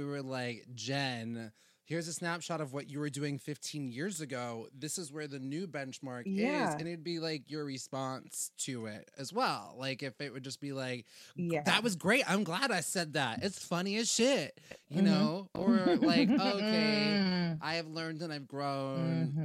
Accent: California, United States; I grew up in California.

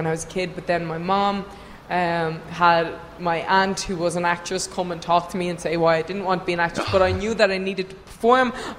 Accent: Ireland; I'm from Ireland.

